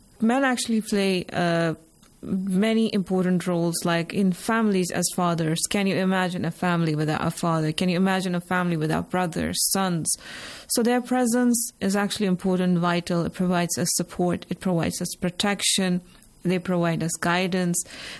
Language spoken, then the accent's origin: English; Jammu and Kashmir, India; English is a second language; now in Iran; I'm from Kashmir. That's under the administration of India. And I have been living in Iran for some 9 years now.